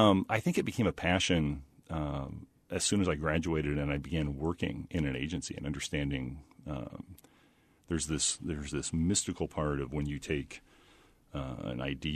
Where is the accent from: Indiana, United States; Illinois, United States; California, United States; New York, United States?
Illinois, United States; I was working at Dairy Queen in my hometown in southern Illinois